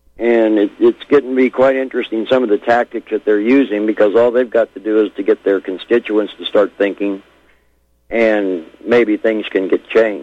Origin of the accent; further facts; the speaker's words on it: Monahans, Texas, United States; Teresa was raised in Odessa and I was raised in Monahans, not too far from there.